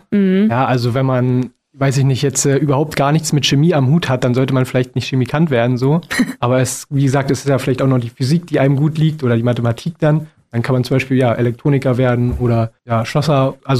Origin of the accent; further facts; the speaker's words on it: Schwedt, Brandenburg, Germany; wenn man, naja, bei uns in Schwedt oder in der Uckermark aufwächst